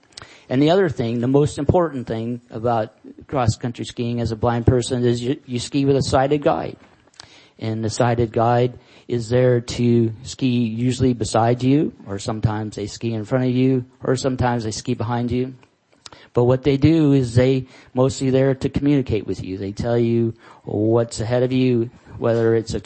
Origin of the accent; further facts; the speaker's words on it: Alaska, United States; I grew up in Alaska, and, I downhill skied through my younger years and into my 30s.